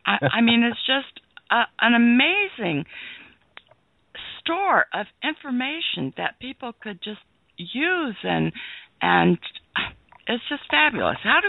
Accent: California, United States; I grew up in California.

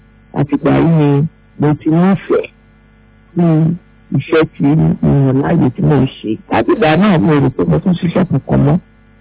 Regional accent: Lagos, Nigeria; Ọmọ Èkó ni mí, ọmọ Ìsàlẹ̀ Èkó ni mí, àti ìyá, àti bàbá tó bí mi lọ́mọ.

